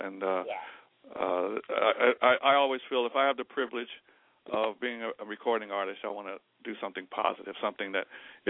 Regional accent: Cincinnati, Ohio, United States; now in Westchester, United States; Yes, I'm in New York, upstate, Westchester. And, you know, I've lived here for a long time. You know, I'm from Cincinnati. But, you know, I've lived here, you know, most of my life.

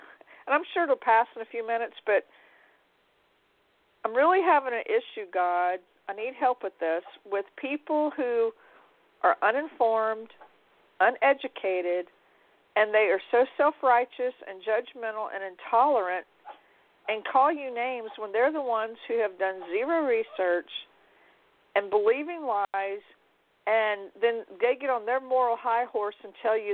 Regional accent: Louisiana, United States; So I can't tell you I'm from Louisiana and LSU will be playing in the playoffs or any game

